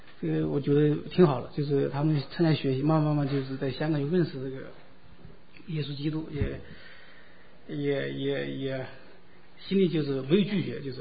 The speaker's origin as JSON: {"language": "Chinese", "town": "Jingzhou", "region": "Hubei", "country": "China", "tie": "born or raised there", "moved": "yes", "lives_now": "United States", "said": "我在我的家乡嘛，我的家乡是一个小town嘛，一个小镇，在那个荆州嘛，这个荆州就是刘备接荆州那个荆州嘛，就那个荆州。"}